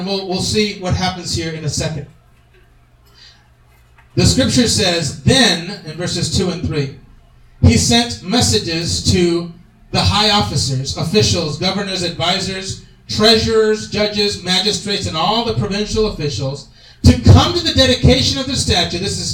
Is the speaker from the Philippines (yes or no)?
no; Puerto Rico; When I was a kid growing up in Puerto Rico, I love Puerto Rico.